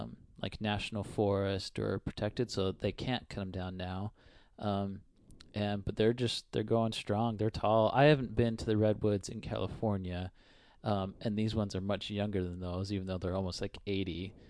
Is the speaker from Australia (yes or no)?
yes; Western Australia, Australia; We come from Western Australia, which is just desert